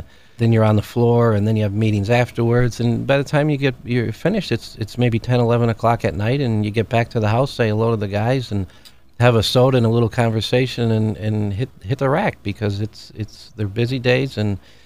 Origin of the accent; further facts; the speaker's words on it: Dunmore, Pennsylvania, United States; Well, I was born and raised in Dunmore. My family comes from South Scranton. For over 100 years, my family has lived there and continues to live there. I'm a graduate of Dunmore High School